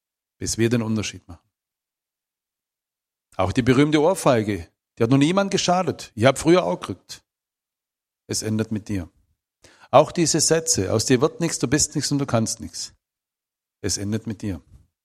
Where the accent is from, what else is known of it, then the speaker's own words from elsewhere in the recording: Baden-Württemberg, Germany; Und das Dorf, wo ich herkomme, das war vor 100, 200, 300 Jahren das ärmste Dorf in Württemberg. Meine Vorfahren nannte man Jenische, die weißen Zigeuner.